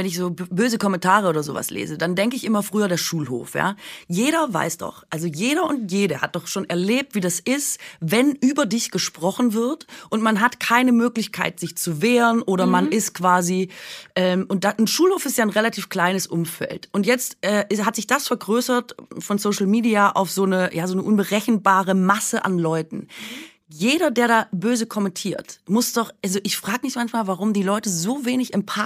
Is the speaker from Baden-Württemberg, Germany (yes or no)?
yes; Baden-Württemberg, Germany; Ich bin Schwäbin